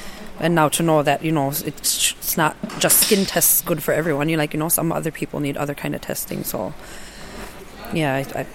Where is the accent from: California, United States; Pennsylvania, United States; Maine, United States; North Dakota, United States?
Maine, United States; I'm from Maine.